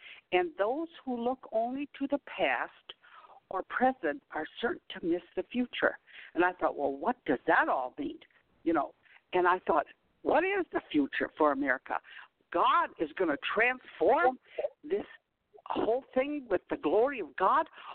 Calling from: South Dakota, United States; I'm calling from South Dakota.

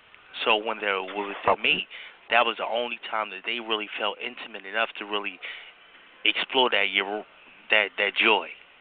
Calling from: New Jersey, United States; I'm calling from Jersey.

